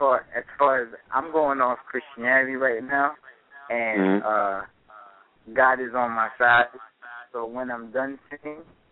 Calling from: Florida, United States; I'm actually calling from Florida right now.

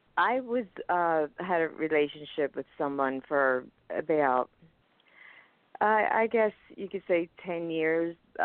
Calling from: Pennsylvania, United States; I'm from Pennsylvania.

